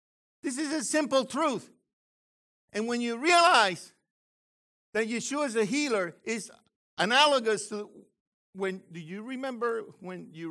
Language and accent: English; San Juan, Puerto Rico; born there; Mine says San Juan, but I was born in Santurce. But they eliminated Santurce and made it part of San Juan because that's this district.